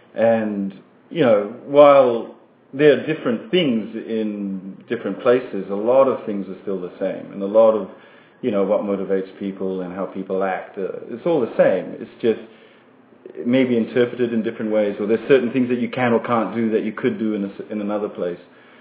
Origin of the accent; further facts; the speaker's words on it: Fiji; Yeah, and even from when I was small and growing up in Fiji, we moved around, not long distances, but sort of weird distances inside Fiji.